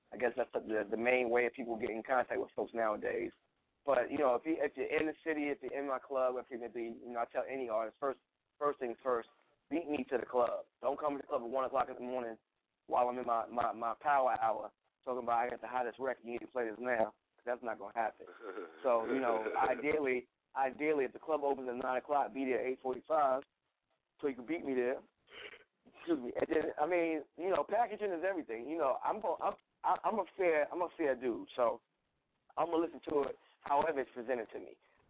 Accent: New York, United States; You know, I'm a New Yorker to heart.

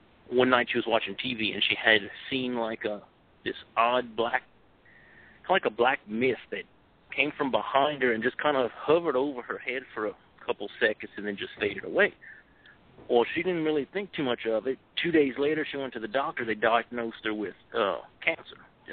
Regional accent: Louisiana, United States; It was just growing up in Louisiana, like I said, it comes second nature, kind of hearing all the old ghost stories.

